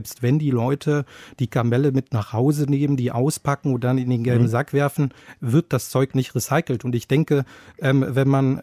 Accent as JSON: {"language": "German", "region": "Berlin", "country": "Germany", "tie": "born there", "said": "Ich bin zwar gebürtiger Berliner"}